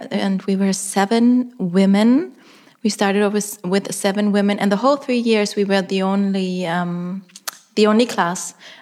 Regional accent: Germany; now in United States; I came from Germany where it was all about research and experience the movement

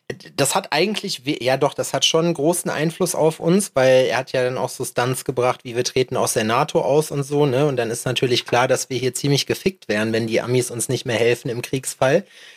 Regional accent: Germany; ich bin Deutscher

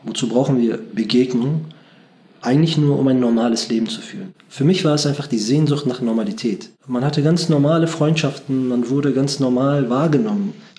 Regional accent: Bremen, Germany; Ich bin gebürtiger Bremer, also in Bremen geboren und aufgewachsen. Meine Eltern stammen aus der Türkei. Ich bin 40 Jahre alt

